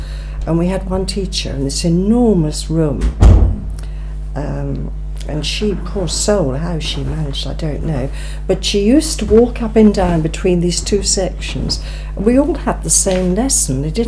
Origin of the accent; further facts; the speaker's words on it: Wheatley, South East England, United Kingdom; also born or lived in Oxford; 1937. I was born in Oxford, Radcliffe Infirmary, and I lived in Wheatley, which is about 6 miles outside.